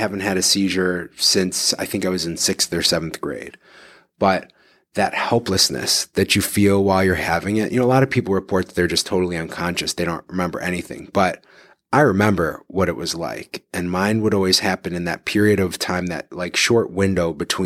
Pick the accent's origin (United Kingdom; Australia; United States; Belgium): United States; Detroit, Michigan; now in Cleveland, United States; this now we have Meijer's in Cleveland, but I'm from Detroit and we only just got Meijer here in the last like 5 years, maybe.